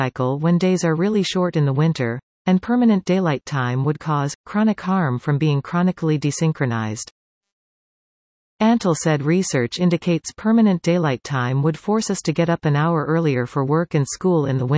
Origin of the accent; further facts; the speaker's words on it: Florida, United States; Florida lawmakers have already voted to make daylight saving time permanent in my home state